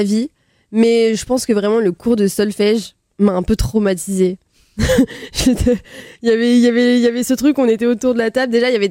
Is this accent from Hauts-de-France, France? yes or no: no; Île-de-France, France; j'ai eu la chance de grandir dans une petite ville un peu excentrée de Paris, donc un peu avec la forêt, des grands parcs.